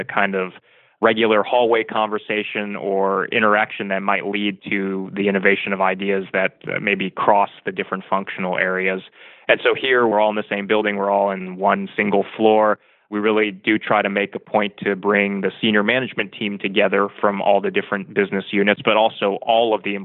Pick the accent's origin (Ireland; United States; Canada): United States; Ohio; Growing up in Ohio, a lot of people I knew vacationed in the Outer Banks of North Carolina